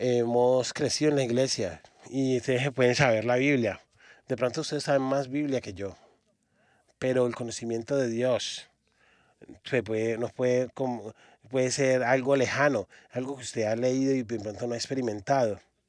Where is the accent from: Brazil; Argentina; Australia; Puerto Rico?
Australia; Yo nací y crecí en Australia